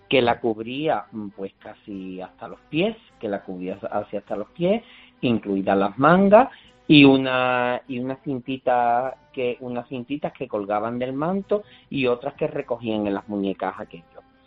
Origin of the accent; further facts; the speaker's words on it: Seville, Andalusia, Spain; yo que soy de Sevilla